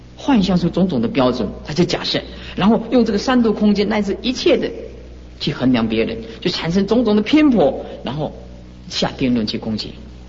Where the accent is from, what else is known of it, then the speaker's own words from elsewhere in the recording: China; 我们中国人就是这样接受了以前的传统的观念啊